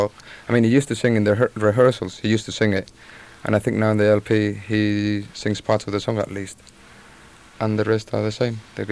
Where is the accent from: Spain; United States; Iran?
Spain; Madrid, Community of Madrid; English is a second language; And outside of Madrid, I'm from Madrid.